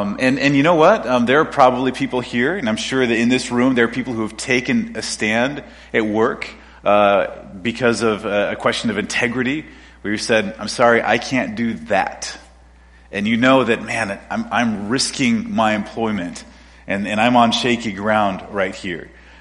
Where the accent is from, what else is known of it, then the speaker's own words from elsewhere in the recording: Quebec, Canada; people make the connection, especially when we're in places like North Africa, that we're not French. We're not from France. And Quebec never colonized anybody. And so there's an openness to a Quebecois in that's really unique.